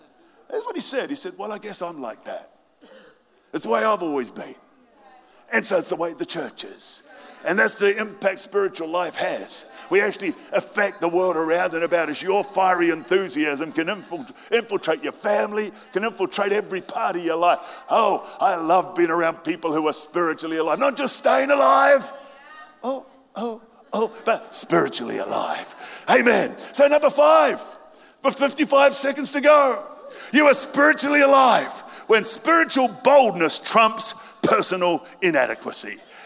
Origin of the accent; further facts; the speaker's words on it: New Zealand; I come from New Zealand originally, and it's a little country